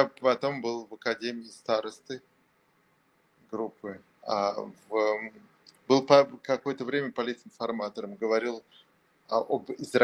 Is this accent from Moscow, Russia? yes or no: yes; Moscow, Russia; born there; Я родился в Москве, на краю города, в 74-м.